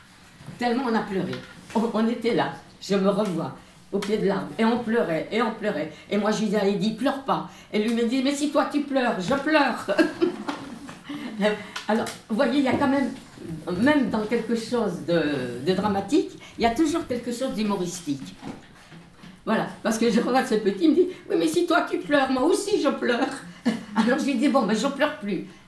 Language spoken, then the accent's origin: French; Nancy, Grand Est, France; Vous savez, je suis de Nancy, c'est une grande petite ville, disons. Hein? Nous habitions en plein centre-ville.